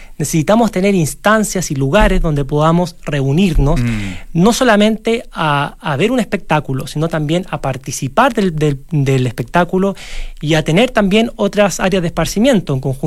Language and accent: Spanish; Chile; Yo soy chileno